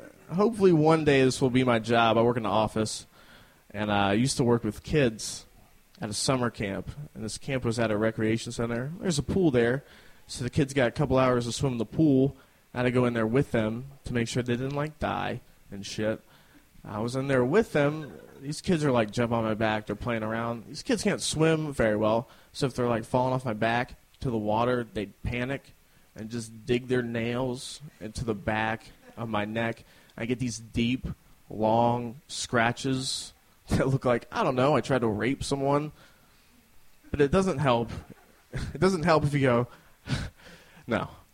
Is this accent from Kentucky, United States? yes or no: no; Alexandria, Virginia, United States; now in Arlington, United States; I'm from Alexandria.